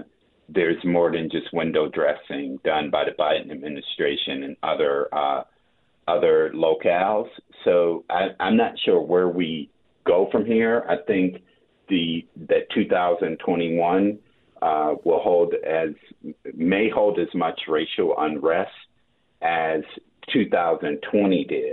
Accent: Evanston, Illinois, United States; The Blake family has strong connections to my hometown of Evanston, Illinois.

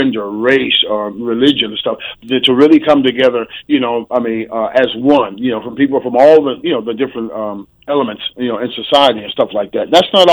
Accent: Oakland, California, United States; Well, growing up the way I did, I grew up in Oakland, California. And you know, going to church was a it was a good thing.

